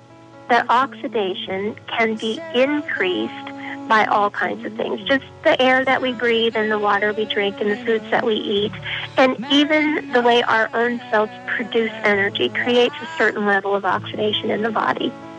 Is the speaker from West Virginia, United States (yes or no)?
no; South Dakota, United States; I grew up in South Dakota, like I said, and people grow a lot of wheat there.